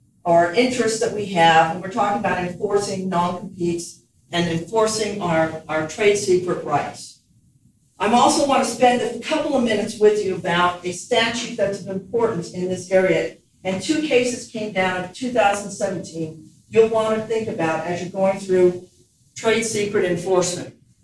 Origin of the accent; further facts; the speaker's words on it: California, United States; moved away as an adult; now in Texas, United States; I came here from California as soon as I could after graduating from law school. Married a Texan